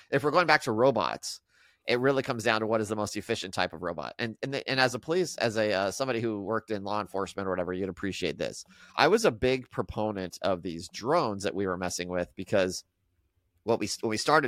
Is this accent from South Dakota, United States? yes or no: no; Albuquerque, New Mexico, United States; Now, I grew up in Albuquerque. There are places in Albuquerque where that is a legit concern.